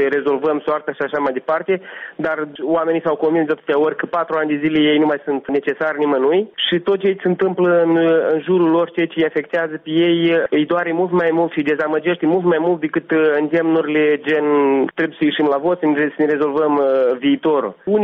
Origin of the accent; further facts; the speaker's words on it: Gagauzia, Moldova; Romanian is a second language; sunt găgăuz, jet de jet. Am învățat română la școală, așa cum dumneavoastră am învățat engleză.